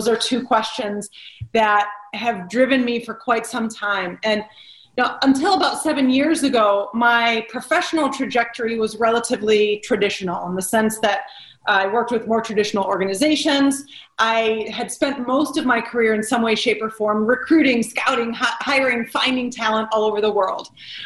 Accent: Detroit, Michigan, United States; also born or lived in Chicago / Spain / Brazil / Los Angeles; I'm a Detroit native, and as you rightly said, I'm a citizen of the world. You know, I grew up in Detroit. I went to high school in a small town in the middle of Michigan

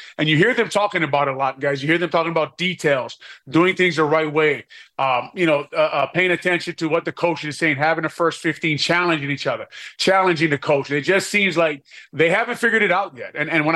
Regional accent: Hawaii, United States; I came from Hawaii and I was part of the 3-time state champs, the varsity team.

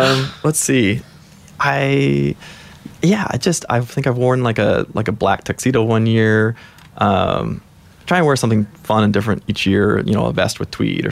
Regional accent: Chicago, Illinois, United States; now in Portland, United States; I moved to Portland about 10, 11 years ago and was just looking for, I came from Chicago, which wasn't really a great place to ride around or ride with groups.

